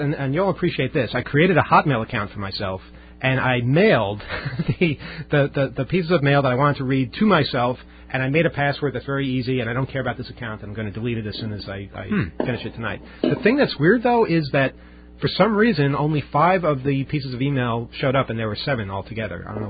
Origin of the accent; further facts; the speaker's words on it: Louisiana, United States; I'm from Acadia, which is the name for the south central region of Louisiana where Cajun culture is located